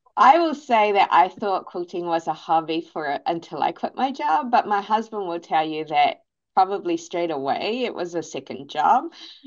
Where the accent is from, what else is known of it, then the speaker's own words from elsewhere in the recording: New Zealand; In New Zealand, especially where I grew up in New Zealand, having that strong community means that wherever I go, I tend to be a community builder